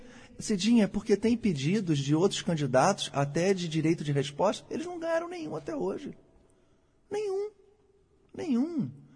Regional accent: Rio de Janeiro, Brazil; a insatisfação das pessoas é muito grande, e a minha como carioca também.

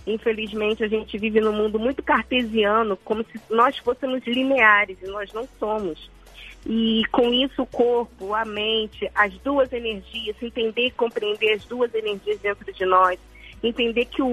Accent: Rio de Janeiro, Brazil

